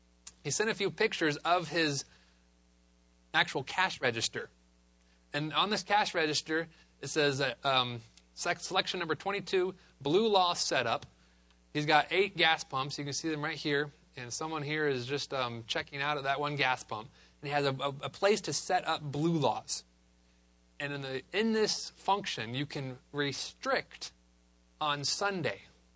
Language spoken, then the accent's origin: English; United States; born there; Now, I'm a fully an American, like I say. I love being American. I was born in America.